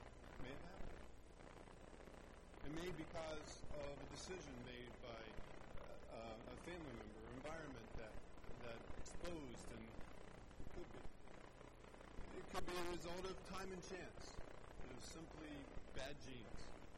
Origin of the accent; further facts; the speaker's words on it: Ohio, United States; Growing up in Ohio, we had Ida Mae Wilson.